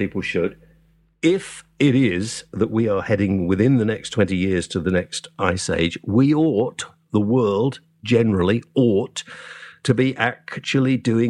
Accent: Wales, United Kingdom; as a Welshman myself, but from the proper part of Wales in the south

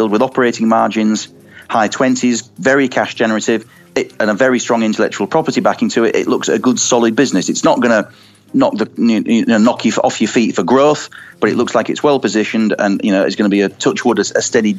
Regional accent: York, Yorkshire and the Humber, United Kingdom; York-based, my hometown, no less.

